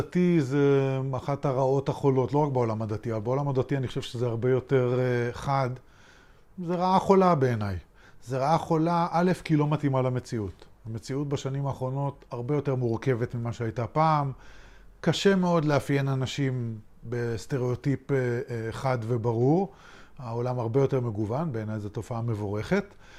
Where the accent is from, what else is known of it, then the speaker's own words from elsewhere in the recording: Haifa, Haifa District, Israel; born there; נולדתי בחיפה